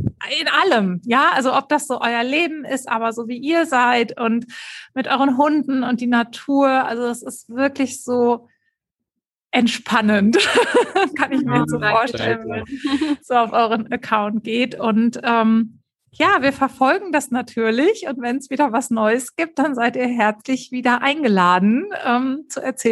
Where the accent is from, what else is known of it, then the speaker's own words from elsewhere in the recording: Germany; accent: German; now in United States; Und ich habe mich auch lange so mit meinem deutschen Akzent schwer getan